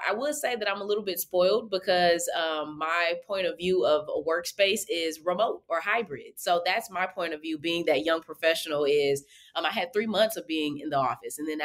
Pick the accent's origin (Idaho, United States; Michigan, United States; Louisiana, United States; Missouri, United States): Missouri, United States; St. Louis; now in Kansas City, United States; I love when I see other St. Louis people. So I came to Kansas City actually to attend UMKC.